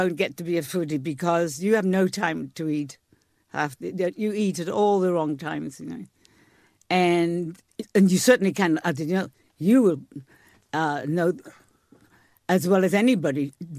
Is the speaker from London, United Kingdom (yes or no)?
no; Wales, United Kingdom; Oh, yes, I do. I mean, I don't have the accent so much.